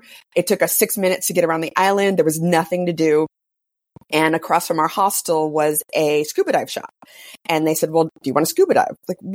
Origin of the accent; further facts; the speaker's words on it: California, United States; now in Texas, United States; I'm originally from California. We both ended up in Texas separately.